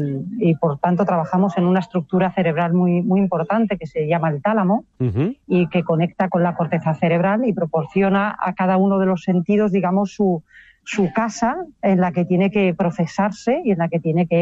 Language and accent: Spanish; Dominican Republic; born there; Bueno, yo nací en la República Dominicana.